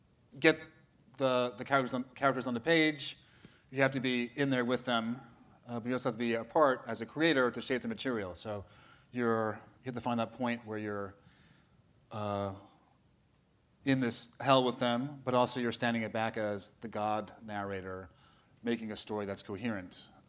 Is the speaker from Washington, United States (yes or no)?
no; New York, United States; I grew up in New York. There's always like a car alarm going off, someone screaming.